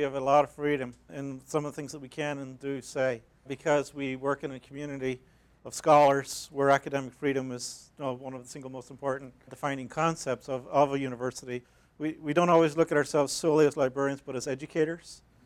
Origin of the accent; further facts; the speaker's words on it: Northern Ireland, United Kingdom; I'm from Northern Ireland. I grew up in Northern Ireland.